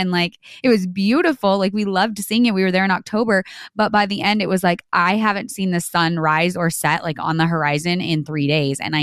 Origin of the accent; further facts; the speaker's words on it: New Mexico, United States; In New Mexico. So Eastern New Mexico. So I'm like right on the Texas border.